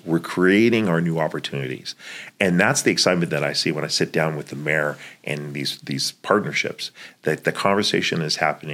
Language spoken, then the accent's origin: English; Colorado, United States; I come from Colorado. I've traveled the world.